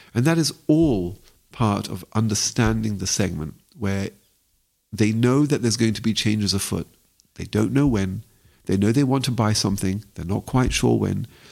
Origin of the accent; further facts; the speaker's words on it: London, United Kingdom; now in Israel; I recall growing up in London